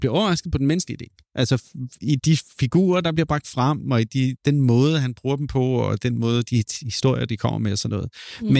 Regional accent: Copenhagen, Capital Region of Denmark, Denmark; Og så er jeg altså fra København af kød og blod

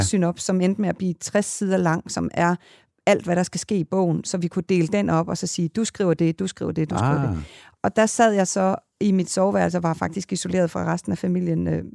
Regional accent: Kalundborg, Zealand, Denmark; born there; jeg er født i Kalundborg, og det der provincielle

